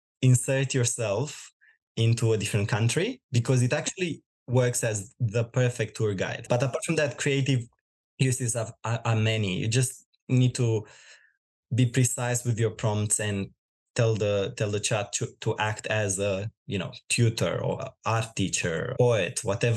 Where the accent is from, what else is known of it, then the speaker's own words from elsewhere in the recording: Romania; now in Australia; I'm originally from Romania. I moved in Australia about 5 years ago, and at the moment I work as a nurse for Tweed Hospital.